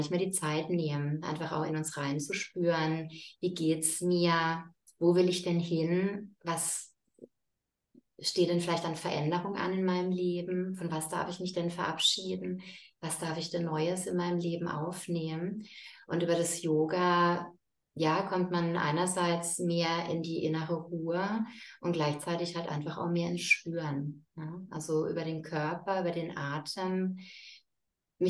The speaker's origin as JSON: {"language": "German", "town": "Offenburg", "region": "Baden-Württemberg", "country": "Germany", "tie": "born or raised there", "said": "gebe in dem Rahmen Yogastunden hier in meiner Heimatstadt Offenburg"}